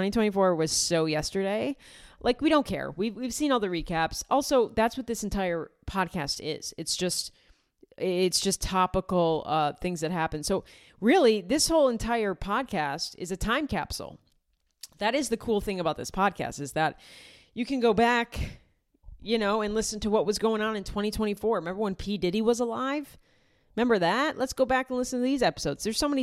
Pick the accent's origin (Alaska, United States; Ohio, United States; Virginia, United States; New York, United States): New York, United States; Rochester; Rochester, New York, my hometown. I'm going to get a garbage plate.